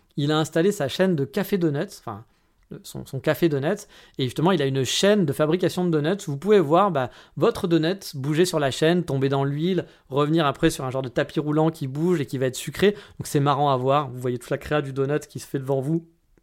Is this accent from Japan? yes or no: yes; Kyoto, Japan; Je dis « Ah bah je viens de Kyoto. »